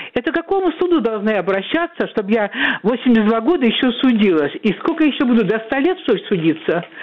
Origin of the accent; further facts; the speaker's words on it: Moscow, Russia; born there; also born or lived in Crimea; мне 82 года всего, но я только 3-4 год не работаю, я сама инженер-архитектор. Я вообще родилась в Москве, но так получилось, что мы с мамой попали в Крым, там отец у меня жил.